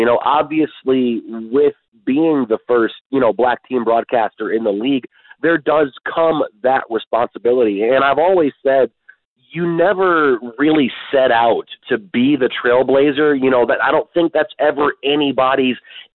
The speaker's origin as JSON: {"language": "English", "town": "Detroit", "region": "Michigan", "country": "United States", "tie": "born or raised there", "said": "I was a Red Wings fan because I was 8 years old and they were my hometown team."}